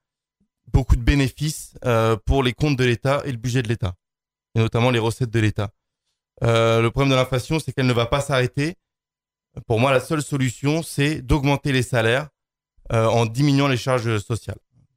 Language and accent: French; Drocourt, Île-de-France, France; Alors moi, je suis un enfant des Yvelines. J'ai grandi à Drocourt. J'ai fait ma scolarité dans les Yvelines, à l'ISSOU Jacques Cartier notamment, au lycée Condorcet.